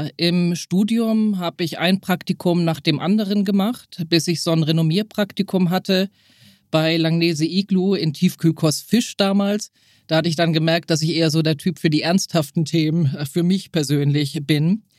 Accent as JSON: {"language": "German", "town": "Eckernförde", "region": "Schleswig-Holstein", "country": "Germany", "said": "Tatsächlich komme ich aus Schleswig-Holstein und ich glaube, wir sind ziemlich bodenständig. Also viele Leute, das ist jetzt kein Witz, werden bei uns 100 plus. Wenn du bei uns in Eckernförde an der Ostsee lang gehst"}